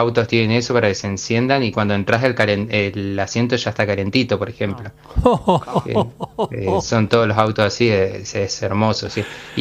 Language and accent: Spanish; Puerto Deseado, Santa Cruz, Argentina; yo soy de Puerto Deseado